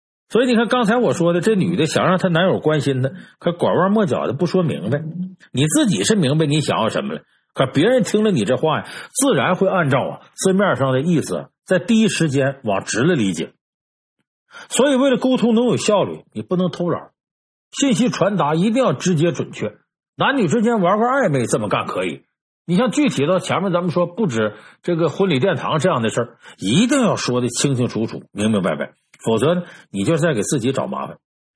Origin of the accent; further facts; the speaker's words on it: China; 就我们中国人呢，有一个自古流传下来一个说话习惯